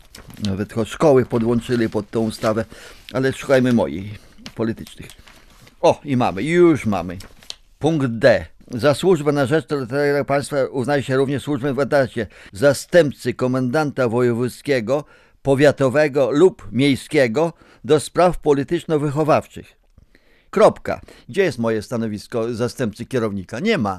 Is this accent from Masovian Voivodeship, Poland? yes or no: yes; Patków, Masovian Voivodeship, Poland; i w Patkowie w mojej wsi przyjechał do domu zastępca komendanta